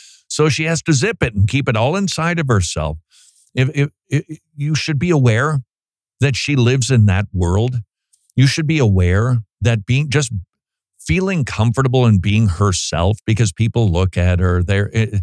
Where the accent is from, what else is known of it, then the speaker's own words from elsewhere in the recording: St. Paul, Minnesota, United States; now in Atlanta, United States; We came from St. Paul, Minnesota. Wow, I've been trying to say that like I'm not from there, but I can't help it. St. Paul, Minnesota, then down to Atlanta.